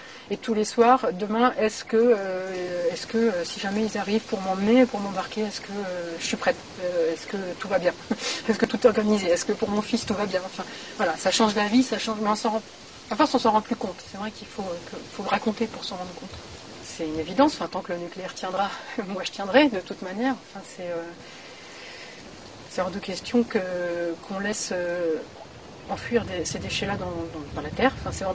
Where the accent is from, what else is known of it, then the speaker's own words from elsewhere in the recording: Verdun, Grand Est, France; Puis je suis de Verdun. Donc quand on est de Verdun, on se souvient qu'il ne faut pas baisser les bras